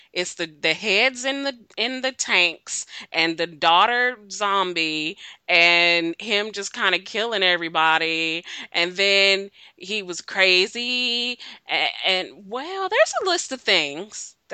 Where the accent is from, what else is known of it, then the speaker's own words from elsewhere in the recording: Texas, United States; Stephanie, I mean, we're both from Texas, right?